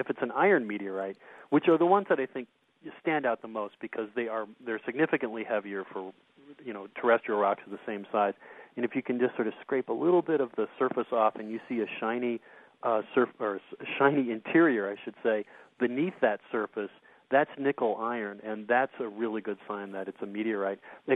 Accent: England, United Kingdom; you know, I'm an English person, I'm not a scientist

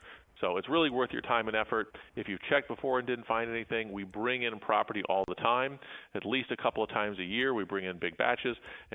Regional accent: Gifford, Illinois, United States; As someone growing up in Gifford, Illinois, we didn't have cable TV when I was a young kid.

